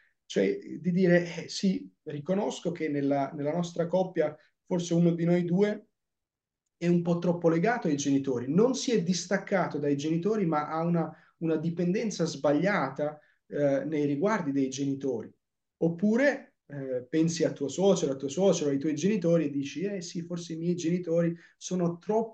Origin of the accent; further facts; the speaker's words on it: Faenza, Emilia-Romagna, Italy; Io ho conosciuto famiglie dove sono cresciuto a Faenza